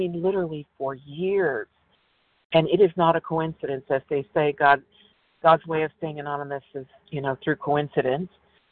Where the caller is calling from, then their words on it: West Virginia, United States; West Virginia.